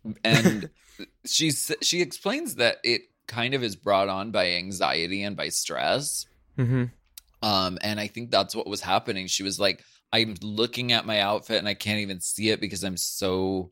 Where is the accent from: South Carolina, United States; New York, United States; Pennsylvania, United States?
Pennsylvania, United States; Erie; I'm from Erie, Pennsylvania. I learned how to swear from my mom.